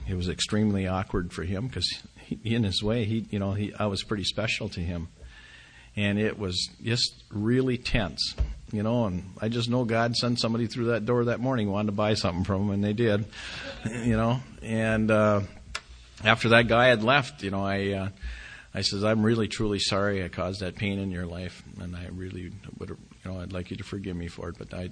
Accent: Two Harbors, Minnesota, United States; So I went back to my hometown, and in Two Harbors, and I went into his garage one Saturday morning

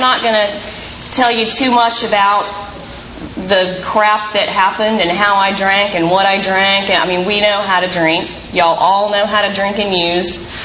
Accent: Dallas, Texas, United States; now in Laguna Niguel, United States; But I'm from Dallas, Texas. My home group is the primary purpose group in Dallas, Texas.

